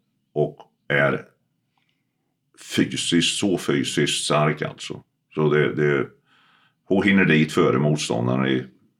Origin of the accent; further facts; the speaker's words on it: Finland; now in Sweden; eftersom jag är finne och har blåvitt blod